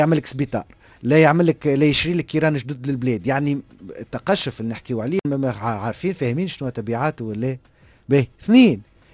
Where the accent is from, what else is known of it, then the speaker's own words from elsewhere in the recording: Tunisia; وانا من وانا كتونسي مانيش مستعد